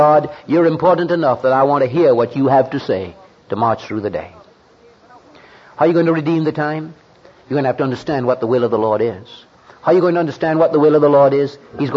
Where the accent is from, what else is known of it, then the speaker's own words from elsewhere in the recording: Jamaica; I'm from Jamaica in the West Indies